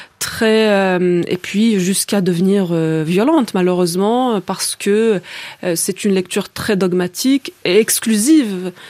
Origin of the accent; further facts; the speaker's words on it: Algeria; now in France; j'ai gardé toutes ces années où j'ai vécu en Algérie, où j'ai grandi en Algérie, j'ai gardé au plus profond de mon cœur aussi un vrai désir de la France, l'espoir de retrouver aussi ce pays où je suis née. Donc à l'âge de 24 ans, je décide de revenir.